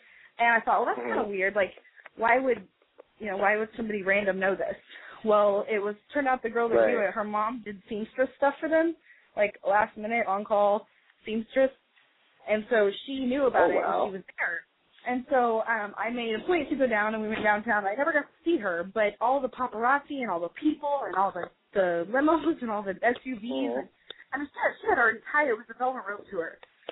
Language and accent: English; Missouri, United States; Well, whenever I say I'm from Missouri, everybody's like, oh, Cardinals